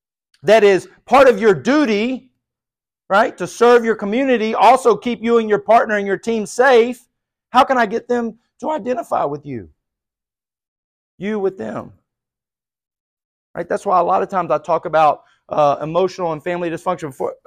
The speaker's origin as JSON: {"language": "English", "region": "the South", "country": "United States", "said": "I'm from the South. You must say yes, ma'am, no, ma'am."}